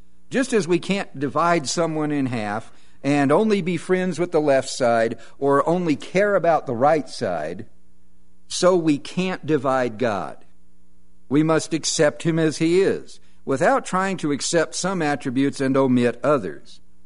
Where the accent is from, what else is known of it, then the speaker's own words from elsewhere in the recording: California, United States; I grew up in the Mojave Desert, I know chollas very well.